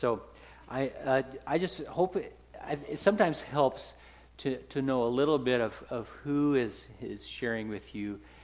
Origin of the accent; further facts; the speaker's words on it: Dayton, Washington, United States; And that is, I was raised in Dayton, Washington. That's my home.